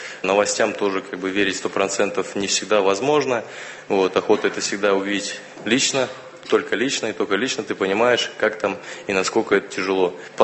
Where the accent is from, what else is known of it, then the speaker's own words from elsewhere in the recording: Russia; born there; я очень, очень рад, что я родился в Российской Федерации